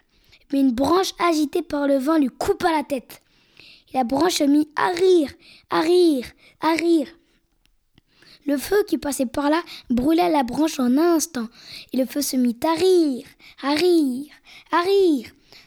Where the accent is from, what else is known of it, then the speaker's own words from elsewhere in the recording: Mali; J'ai choisi ce conte parce que je l'adore et en plus, je viens du Mali.